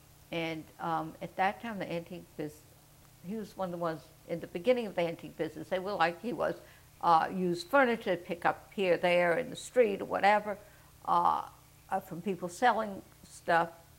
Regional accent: New Orleans, Louisiana, United States; We grew up near Napoleon Magazine in that area.

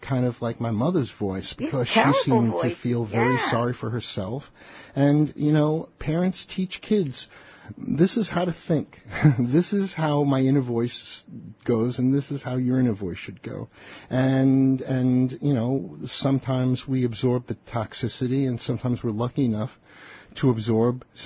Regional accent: Elmont, New York, United States; Oh, okay. I grew up in Elmont.

